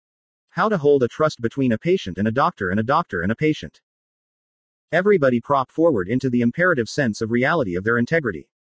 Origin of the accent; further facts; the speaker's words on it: San Bernardino, California, United States; I'm a person from San Bernardino, California.